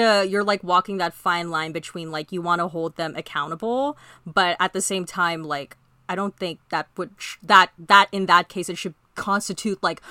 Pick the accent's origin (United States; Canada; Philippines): Philippines; Yeah, I'm Filipino.